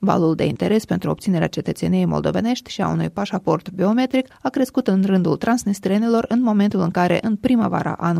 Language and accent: Romanian; Belarus; Eu sunt din Federația Rusă, am cetățenia rusă, sunt născută în Belarus și noi suntem un singur popor, belarușii, rușii și ucrainienii.